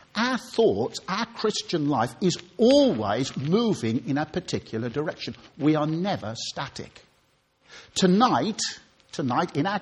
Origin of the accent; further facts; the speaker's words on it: Birmingham, West Midlands, United Kingdom; When I was a little boy growing up in Birmingham, I invented a great game that my mates and I used to love playing.